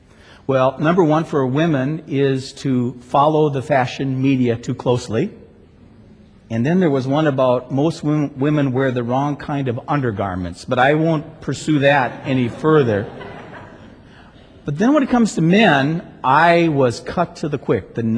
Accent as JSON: {"language": "English", "town": "International Falls", "region": "Minnesota", "country": "United States", "tie": "born or raised there", "moved": "yes", "lives_now": "Hong Kong", "said": "I was back in my hometown of International Falls, Minnesota, 2 summers ago"}